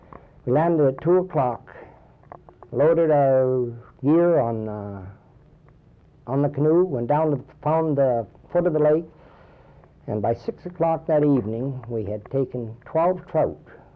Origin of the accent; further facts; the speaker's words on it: Nakina, Ontario, Canada; So we had a... Well, the whole family, we were raised there in Nakina.